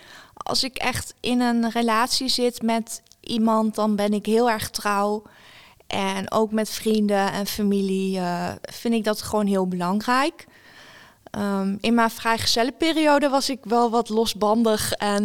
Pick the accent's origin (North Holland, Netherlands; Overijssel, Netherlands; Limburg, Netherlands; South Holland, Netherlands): Overijssel, Netherlands; Kampen; Ik ben opgegroeid in Kampen.